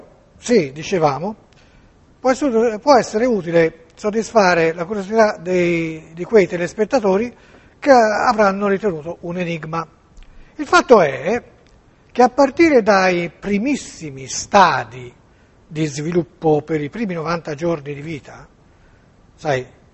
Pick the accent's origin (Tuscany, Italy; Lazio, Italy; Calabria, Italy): Tuscany, Italy; Florence; Io sono di Firenze